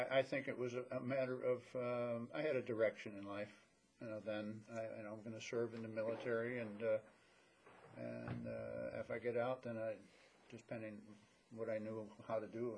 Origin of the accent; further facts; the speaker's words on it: Chicago, Illinois, United States; I was born in Chicago on July 15th, 1945. I grew up in Chicago.